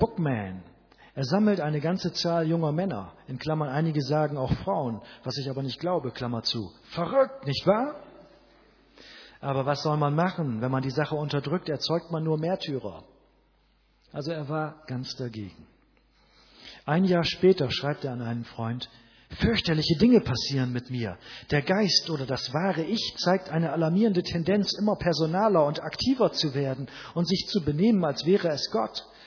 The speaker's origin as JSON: {"language": "German", "region": "Bremen", "country": "Germany", "said": "Wir waren unterwegs von Bremen, wo ich herkomme, nach Hamburg."}